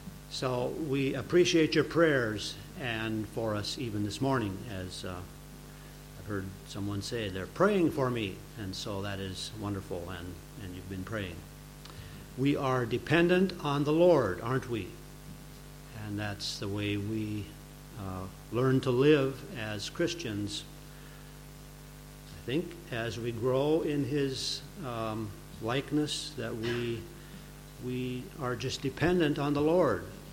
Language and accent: English; North Dakota, United States; I am from North Dakota, if you don't know that, and only about 25 miles from Canada